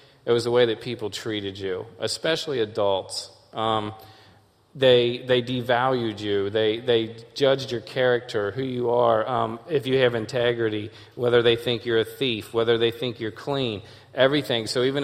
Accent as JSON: {"language": "English", "town": "Erlanger", "region": "Kentucky", "country": "United States", "tie": "born or raised there", "said": "But I grew up over in Erlanger, you know, not that far from here."}